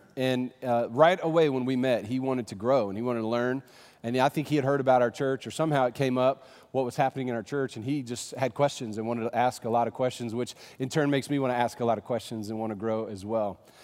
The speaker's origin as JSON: {"language": "English", "region": "the South", "country": "United States", "said": "So I'm from the South, y'all."}